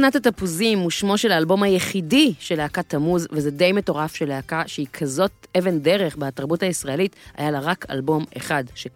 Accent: Hod HaSharon, Central District, Israel; אני באה מתפוז. אני גדלתי בעוד השרון, כשזה הייתה מושבה. כשעברנו לעוד השרון, אז הבית של ההורים שלי היה בית אחד שסביבו הכל פרדסים.

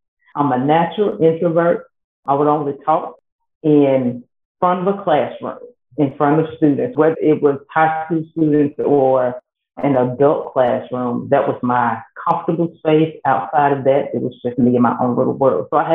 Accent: Jackson, Mississippi, United States; now in Madison, United States; from Jackson, Mississippi. I live in the suburbs of Jackson in Madison.

